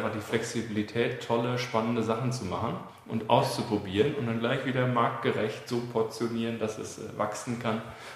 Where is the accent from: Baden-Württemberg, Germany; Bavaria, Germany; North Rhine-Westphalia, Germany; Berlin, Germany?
North Rhine-Westphalia, Germany; Westfale. Also ich komme aus Münsterland.